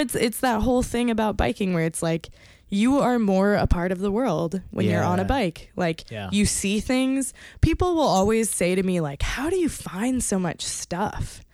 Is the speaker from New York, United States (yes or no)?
no; California, United States; even back growing up in California, I have tons of stories of like random stuff that I found on the side of the road